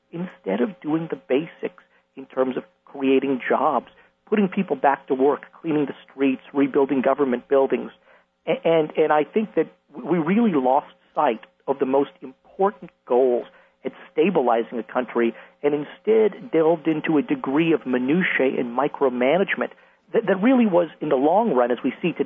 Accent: United States; In fact, I joked that the only danger I faced as an American in those early days was being brought into somebody's house

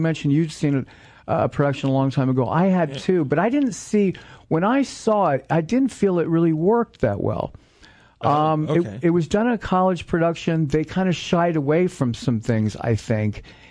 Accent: Los Angeles, California, United States; you know, I come from Los Angeles originally.

